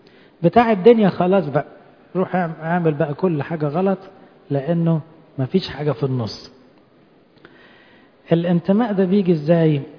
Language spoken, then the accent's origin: Arabic; Egypt; احنا مصريين نحب بلدنا وننتمي لبلدنا وعاوزين بلدنا احسن بلد في الدنيا